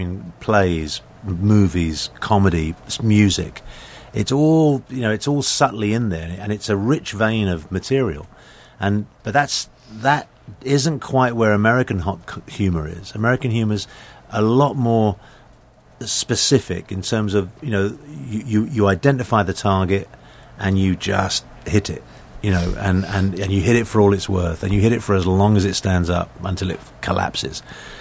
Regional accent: London, United Kingdom; there was a time when I was growing up in London where you go into a pub and you ask for a drink with ice

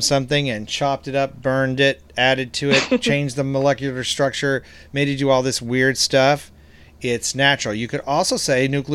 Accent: Texas, United States; also born or lived in Pennsylvania; I'm from Texas originally. I lived in Pennsylvania for 15 years.

